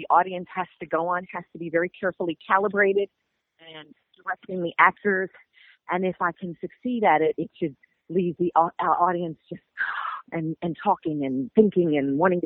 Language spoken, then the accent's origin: English; Chicago, Illinois, United States; Well, I'm from Chicago, and I've been doing theater, gosh, for the last 40 years.